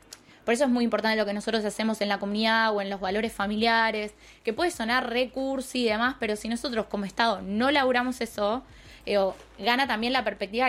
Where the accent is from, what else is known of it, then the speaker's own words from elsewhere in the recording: Buenos Aires, Argentina; como en nuestro caso de la provincia de Buenos Aires, como pueblo bonaerense